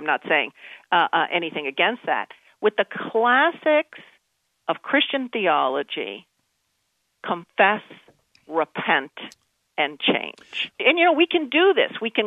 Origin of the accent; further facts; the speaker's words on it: New York City, New York, United States; I grew up in New York City. Mm-hmm. I grew up in New York City. We had hurricanes.